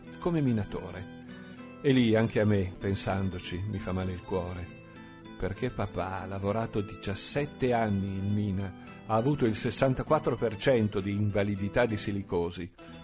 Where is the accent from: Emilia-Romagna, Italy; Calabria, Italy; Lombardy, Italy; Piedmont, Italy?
Emilia-Romagna, Italy; Santa Sofia; born there; Io sono nato a Santa Sofia nel giugno del 44.